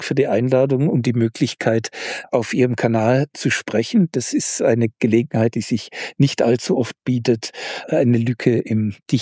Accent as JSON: {"language": "German", "region": "West Germany", "country": "Germany", "tie": "born or raised there", "said": "Und es war im Westen Deutschlands, wo ich aufgewachsen bin"}